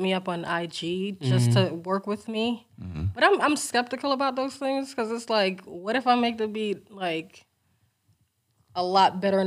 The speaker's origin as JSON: {"language": "English", "town": "Brooklyn", "region": "New York", "country": "United States", "tie": "born or raised there", "said": "growing up in Brooklyn, you know the little girls, the little... We used to have our little Babs Bunny..."}